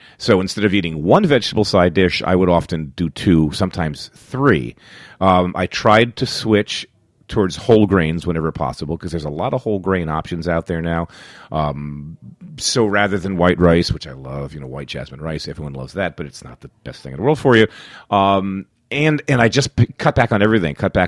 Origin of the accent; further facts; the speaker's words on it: Philadelphia, Pennsylvania, United States; now in New York, United States; I grew up in Philly, boxed, and Philly's a famous boxing town.